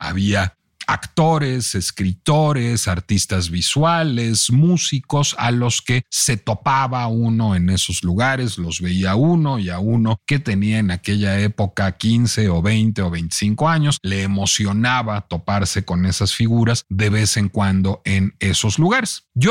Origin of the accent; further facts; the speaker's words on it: Mexico City, Mexico; born there; persona desde mi carácter de habitante de la Colonia Condesa. Yo no nací en la Colonia Condesa, yo nací en un barrio entonces más próspero que la Colonia Condesa, la Colonia Polanco